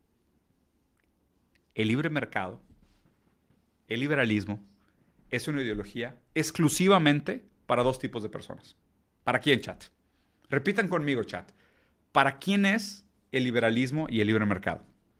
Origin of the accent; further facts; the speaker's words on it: Brazil; first language Portuguese; Spanish is a second language; Y esto lo digo como portugués, ¿okay? Como brasileño, como una persona lusoparlante.